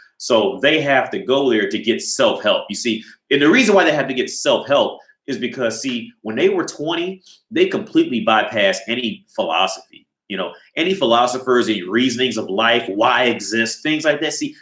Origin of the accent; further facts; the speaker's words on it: Ohio, United States; well, I'm from Ohio, but Cincinnati, I would call Cincinnati a major city.